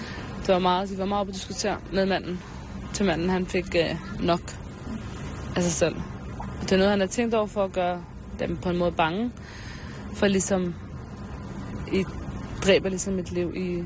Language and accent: Danish; Palestine; Om Palæstina.